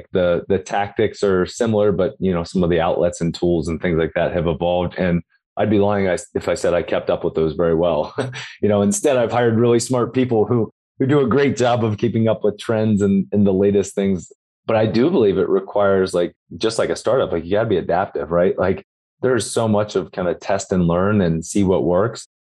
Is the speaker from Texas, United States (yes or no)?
no; Cincinnati, Ohio, United States; I'm from Cincinnati, Ohio. We've got great companies like Procter & Gamble and Fifth Third and Kroger that are headquartered there.